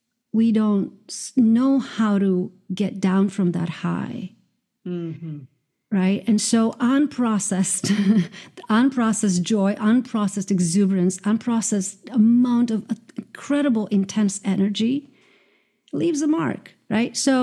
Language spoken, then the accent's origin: English; Croatia; now in United States; just because I came from Croatia to New York